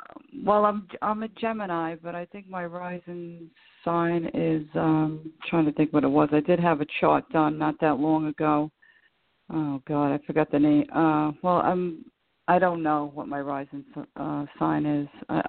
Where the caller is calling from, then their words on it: New York, United States; I'm calling from New York.